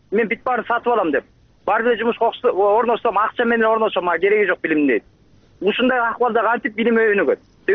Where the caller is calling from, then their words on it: Bishkek, Kyrgyzstan; 20 жылдан бери мугалим болуп иштейм, азыр деле иштеп атам.